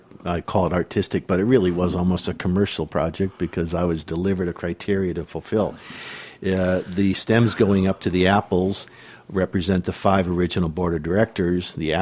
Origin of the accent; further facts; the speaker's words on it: Connecticut, United States; now in Shuswap, Canada; I grew up in the East Coast of Connecticut, or not the East Coast, United States in Connecticut